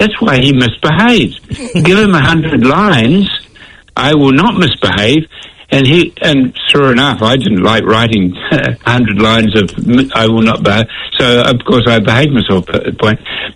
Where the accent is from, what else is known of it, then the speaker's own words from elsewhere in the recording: New Zealand; I said, no, I'm a New Zealander.